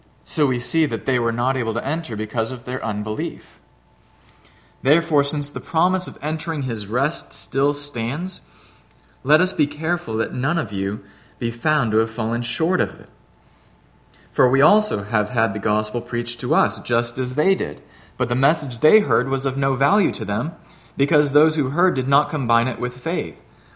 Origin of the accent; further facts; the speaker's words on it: Flint, Michigan, United States; also born or lived in Grand Rapids / Chicago / Midland; I was born in Flint, Michigan, lived in that area for 18 years, lived in Grand Rapids for 4 years during college.